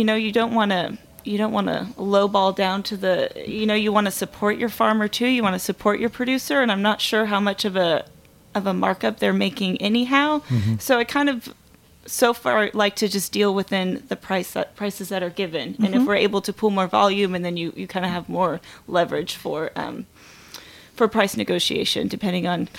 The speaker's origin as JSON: {"language": "English", "region": "West Coast", "country": "United States", "lives_now": "New York, United States", "said": "Which in New York, I'm from the West Coast as well"}